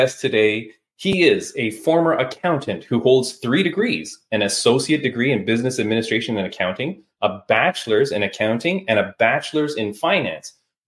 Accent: Canada; not knowing the population of my home country of Canada.

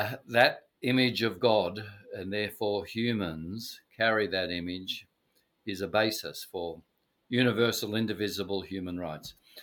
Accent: Australia; And for me, as an Australian Christian, I'd hope that if there was a Jesus commercial in our grand final with 3-4 million Australians watching it

